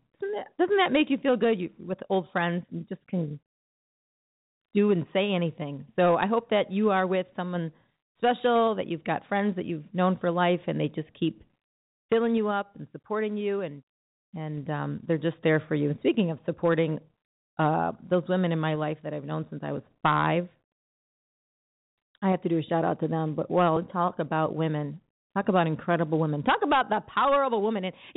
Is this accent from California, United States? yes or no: no; Chicago, Illinois, United States; I grew up on Roscoe in Chicago, for anybody who's wanting to know. A lot of people think I'm from the Northwest suburbs, but it's Chicago proper, folks. Northwest Sider all the way.